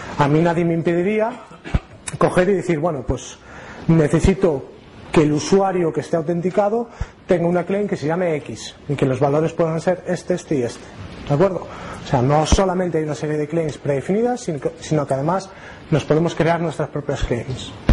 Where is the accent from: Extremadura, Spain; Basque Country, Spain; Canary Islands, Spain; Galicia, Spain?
Galicia, Spain; Como buen gallego que soy.